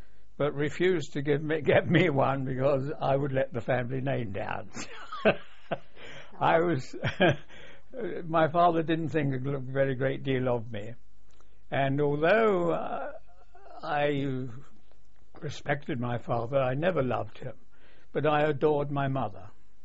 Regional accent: Southwark, London, United Kingdom; I was born in Southwark, SE1, London SE1, and in a very, very nice house. Very secluded house, really, but only less than 100 yards to some of the worst slums in London.

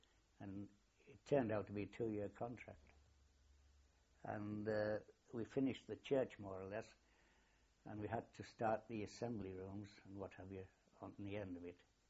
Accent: Richmond, Yorkshire and the Humber, United Kingdom; For all I'd worked in Richmond for 2 years, which was originally my hometown and army district, I was never bothered.

